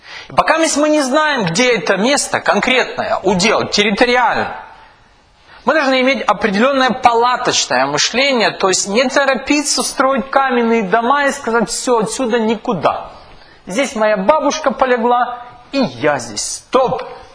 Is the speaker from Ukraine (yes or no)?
yes; Kyiv, Ukraine; я коренной киевлянин. Да, я коренной киевлянин. Я 30 лет прожил в Киеве.